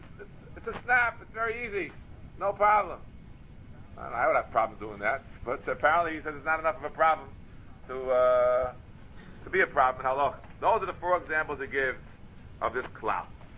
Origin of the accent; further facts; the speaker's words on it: Bronx, New York, United States; Oh, yeah, I grew up in the East Bronx, and I know about the Rosh Hashanah, and I used to put the lights on and off.